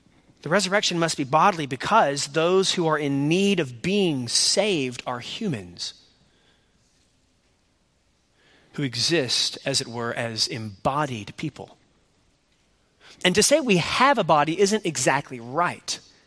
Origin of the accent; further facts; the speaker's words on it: Bible Belt, United States; I mean, we were raised in the Bible Belt, and so we had heard a lot about Christianity.